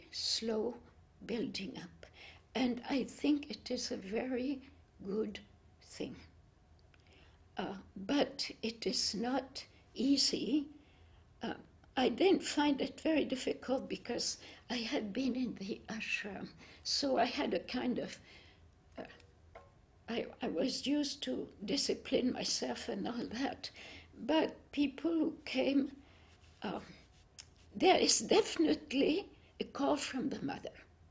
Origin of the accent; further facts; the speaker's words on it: Cambodia; also born or lived in Vietnam; during the war, my father was in the French civil service, and I was raised in Cambodia and Vietnam.